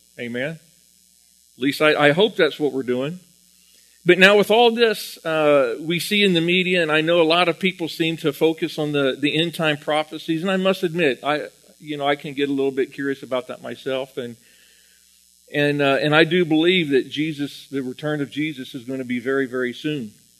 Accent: Florida, United States; I grew up in Florida, and we used to go out to the beach, and we would bask in the sun in the beach.

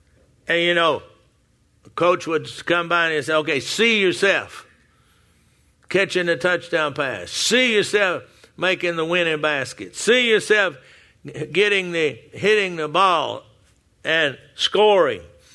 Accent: Texas, United States; I was born in Texas and grew up in Texas, and you take Texas history in junior high school

